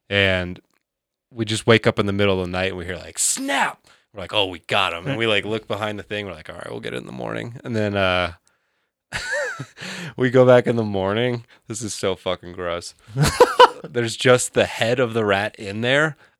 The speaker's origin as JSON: {"language": "English", "town": "Atlanta", "region": "Georgia", "country": "United States", "tie": "born or raised there", "said": "Yeah, I grew up in Atlanta. I had squirrel infestations in my attic."}